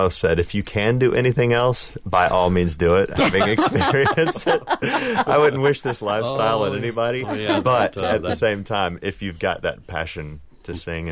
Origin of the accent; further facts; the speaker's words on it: Tallahassee, Florida, United States; I grew up in Tallahassee, Florida, North Florida Panhandle.